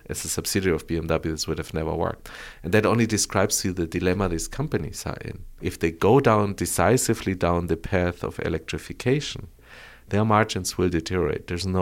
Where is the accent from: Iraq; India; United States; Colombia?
Colombia; first language Spanish; English is a second language; as I was raised and I grew up in Colombia and South America, my mother tongue is Spanish, right?